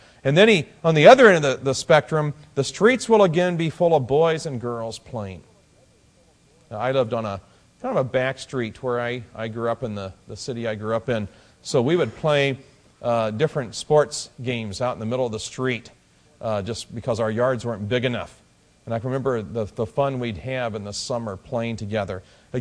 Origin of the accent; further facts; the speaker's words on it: Illinois, United States; But my heritage is in the Arkansas Ozarks. And though I grew up in Illinois, my parents were from the Ozarks, and we would go down every year to see our grandparents.